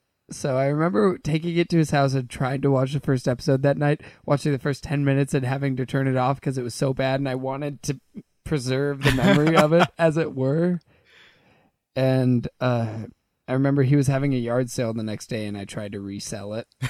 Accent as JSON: {"language": "English", "country": "Ireland", "said": "I'm Irish, and I don't like this song very much."}